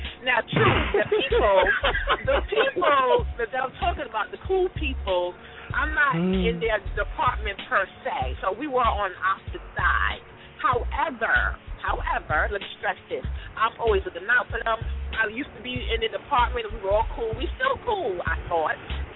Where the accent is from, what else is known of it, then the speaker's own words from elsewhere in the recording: Bronx, New York, United States; I said, I'm from the Bronx. People get killed for stuff like this.